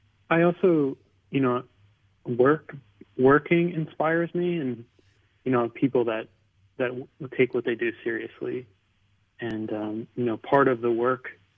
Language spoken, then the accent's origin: English; Philadelphia, Pennsylvania, United States; Well, I'm from Philadelphia, and you know, I always consider that my home.